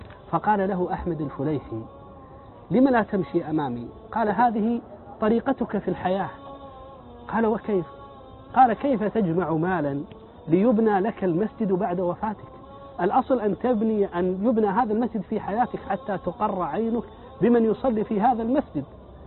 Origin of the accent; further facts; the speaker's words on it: Kuwait; تذكرت بعض المساجد المبنية عندنا في الكويت